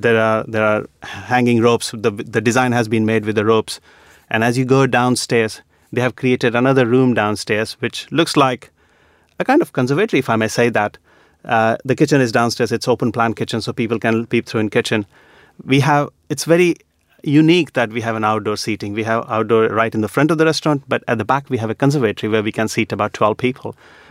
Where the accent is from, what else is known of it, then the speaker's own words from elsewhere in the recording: India; moved away as an adult; So my heritage is Indian. I grew up, I was born and bred in India, and I came here in 1994 when I was 24 years old.